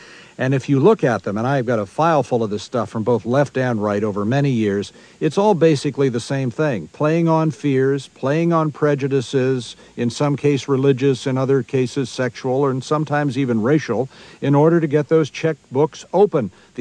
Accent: Washington, District of Columbia, United States; I was born in Washington, D.C. I've grown up here. I went to school here. I've lived here most of my life.

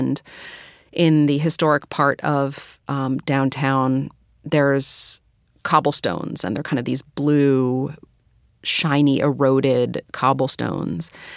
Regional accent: Philadelphia, Pennsylvania, United States; It was neat growing up in Philadelphia and hearing my elder stories from Puerto Rico, where they came from.

